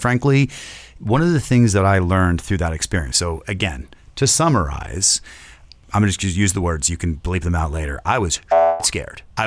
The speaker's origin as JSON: {"language": "English", "region": "California", "country": "United States", "said": "I'm from California, as you all know. I'm from Southern California."}